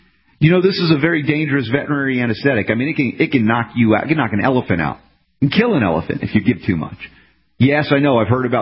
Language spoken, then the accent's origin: English; United States; That was me growing up in America.